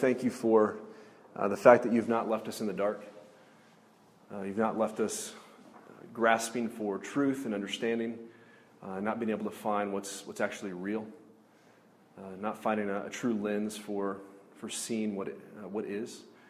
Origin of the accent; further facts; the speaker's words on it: Indiana, United States; So I grew up in Indiana.